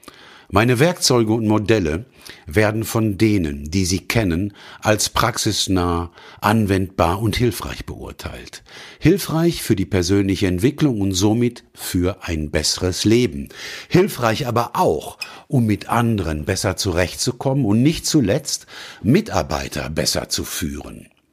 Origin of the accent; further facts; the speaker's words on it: North Rhine-Westphalia, Germany; Ich komme nämlich aus dem Ruhrgebiet.